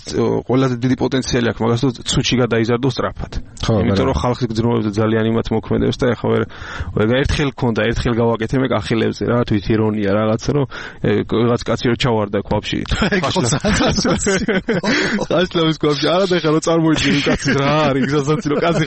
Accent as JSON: {"language": "Georgian", "town": "Gurjaani", "region": "Kakheti", "country": "Georgia", "said": "გურჯაანი, გურჯაანიდან. პატარა დუბლინია გურჯაანი."}